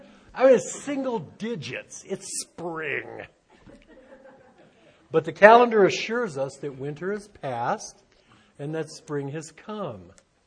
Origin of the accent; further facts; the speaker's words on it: Michigan, United States; I grew up just outside of Detroit. And we had all these ethnic neighborhoods, Polish neighborhoods, Italian, German.